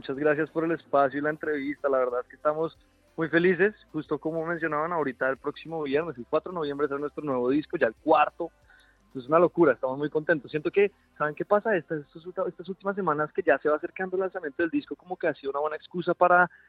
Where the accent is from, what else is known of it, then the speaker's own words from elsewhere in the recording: Colombia; Nosotros somos colombianos y claro, digamos que empezamos a tocar en bares y en restaurantes en Bogotá